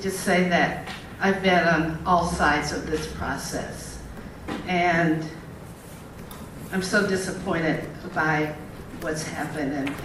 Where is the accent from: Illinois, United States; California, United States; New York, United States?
California, United States; Berkeley; also born or lived in San Francisco; I was born in San Francisco in the Western Addition, but I was raised in Berkeley. Half my family lived in that community.